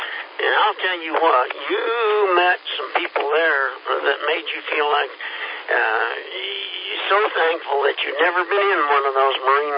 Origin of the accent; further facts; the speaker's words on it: Kansas, United States; Well, I'm from Kansas. You remember Dodge City and Gunsmoke?